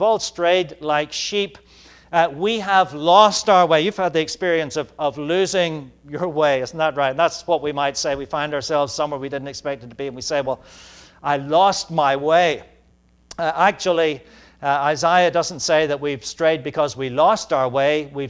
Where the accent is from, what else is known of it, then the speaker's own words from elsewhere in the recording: Ireland; I'm from Ireland, and where I come from, sheep are fairly common.